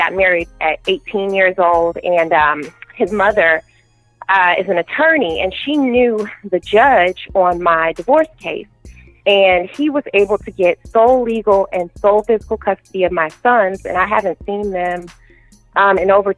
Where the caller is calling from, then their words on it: Michigan, United States; I'm calling from Michigan.